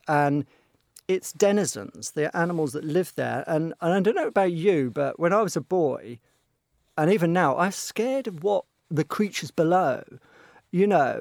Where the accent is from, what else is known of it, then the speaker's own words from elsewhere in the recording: Southampton, South East England, United Kingdom; moved away as an adult; now in London, United Kingdom; I grew up in a port. I grew up in Southampton on the south coast of the UK.